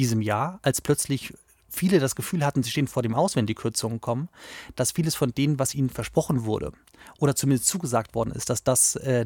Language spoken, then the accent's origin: German; Wiesbaden, Hesse, Germany; Ich bin gebürtiger Wiesbadener. Das ist vielleicht mal die Grundlage dafür. Ich bin hier aufgewachsen, hatte hier eine wunderbare Kindheit und Jugend